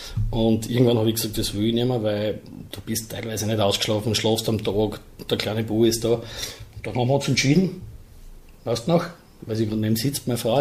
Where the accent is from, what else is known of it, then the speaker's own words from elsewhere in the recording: Styria, Austria; Als Steirer haben sie mich nicht länger gehalten anscheinend und habe auch nie müssen nachdienen.